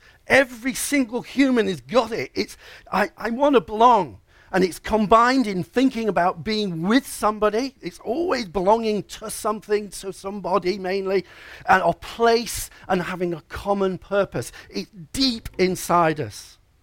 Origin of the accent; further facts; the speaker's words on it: Yorkshire and the Humber, United Kingdom; I remember I was brought up in Yorkshire. That's my home, you know.